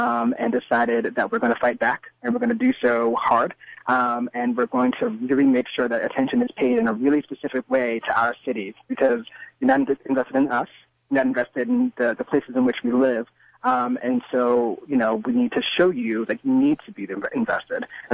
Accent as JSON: {"language": "English", "town": "Baltimore", "region": "Maryland", "country": "United States", "tie": "born or raised there", "said": "And, you know, so I'm born and raised in Baltimore. I've been living here my entire life, went to school elsewhere, came back."}